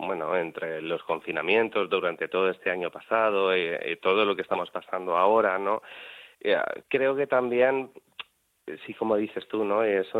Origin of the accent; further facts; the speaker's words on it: Toledo, Castilla-La Mancha, Spain; moved away as an adult; now in Murcia, Spain; ahora que he descubierto Murcia, porque yo soy de Toledo, pero hemos venido a vivir aquí